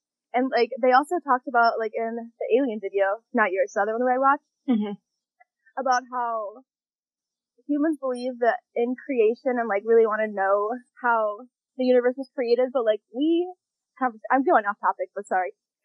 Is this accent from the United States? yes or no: yes; Chicago, Illinois, United States; I am originally from Chicago, but I obviously went to college with Kelsey in Vegas. And then once I graduated, I moved back to Chicago